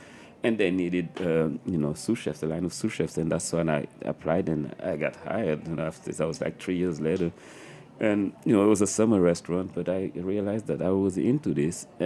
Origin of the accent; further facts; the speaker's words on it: Senegal; reminded me of the food I was used to eating growing up in Senegal